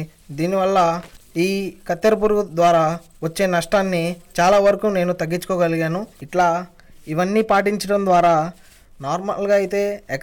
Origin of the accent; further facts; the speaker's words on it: Mulakaluru, Andhra Pradesh, India; మా ఊరు ములకలూరు, నర్సరావుపేట మండలం, గుంటూరు జిల్లా, పల్నాడు జిల్లా. నేను ఒక సామాన్య రైతు కుటుంబానికి చెందిన వ్యక్తిని.